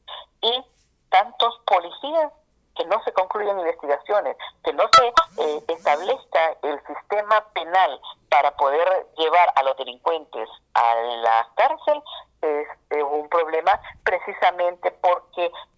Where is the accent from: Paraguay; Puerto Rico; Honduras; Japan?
Honduras; la sororidad que esperamos como hondureños cuando se causa luto en las familias